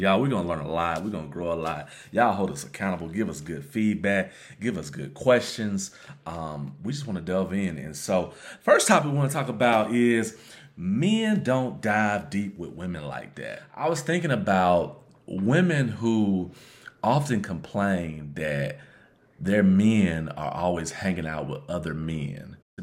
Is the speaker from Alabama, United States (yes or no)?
yes; Birmingham, Alabama, United States; We hail from Birmingham, Alabama. I grew up on the western side of Birmingham.